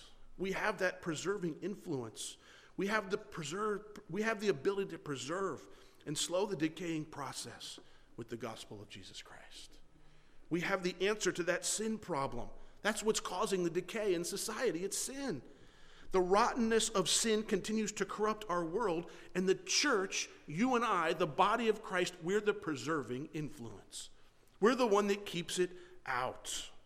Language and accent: English; Florida, United States; Growing up in Florida, I spent a lot of time at the beach.